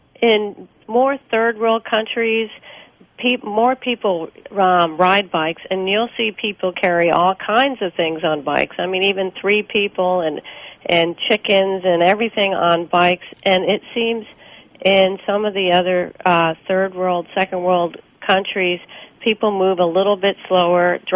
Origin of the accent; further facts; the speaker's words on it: United States; It was difficult to travel as an American.